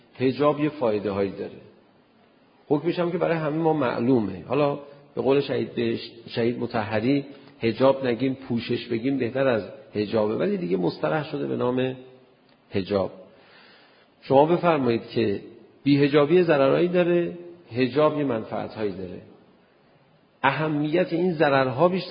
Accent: Tehran, Tehran Province, Iran; born or raised there

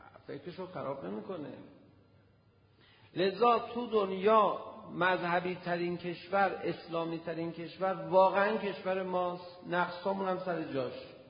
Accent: Tehran, Tehran Province, Iran; میدونست ما تهرانیم

